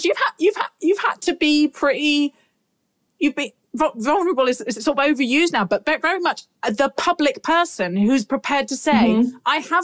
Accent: United Kingdom; Particularly, I think as a Brit, there's like one other click over.

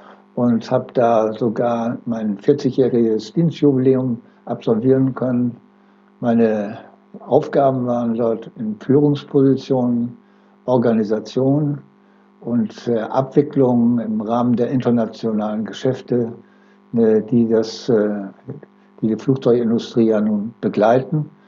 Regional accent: Oldenburg, Lower Saxony, Germany; born there; Ich bin geboren in Oldenburg 1938 und mich hat es dann verschlagen von Oldenburg in den Bereich nach Delmenhorst.

